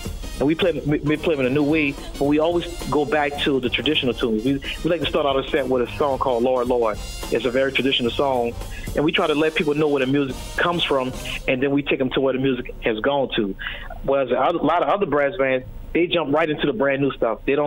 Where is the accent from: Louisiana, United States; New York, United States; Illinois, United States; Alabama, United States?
Louisiana, United States; New Orleans; Well, growing up in New Orleans, you're surrounded by musical events all the time